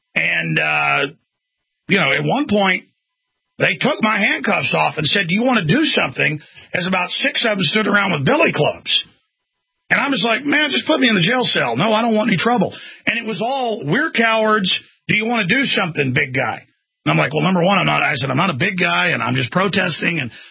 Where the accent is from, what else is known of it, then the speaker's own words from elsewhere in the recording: Texas, United States; Because I grew up in Dallas. I grew up outside Dallas. We went into Dallas all the time.